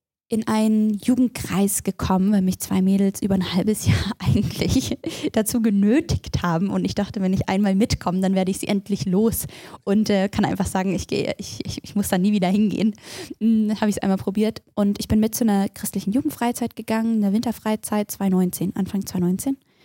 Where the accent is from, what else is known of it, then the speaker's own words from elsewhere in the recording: Wilhelmsdorf, Baden-Württemberg, Germany; ich bin bei Ravensburg groß geworden in einem ganz kleinen Dorf, das heißt Wilhelmsdorf. Manche kennen das, ist relativ bekannt wegen den Zieglerschen und man kann eigentlich nur soziale Berufe da lernen und mit Menschen arbeiten und es ist tief christlich.